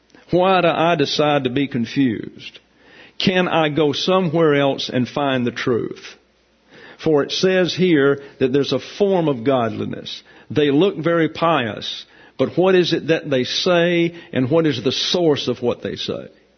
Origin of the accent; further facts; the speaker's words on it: the South, United States; I was raised in the South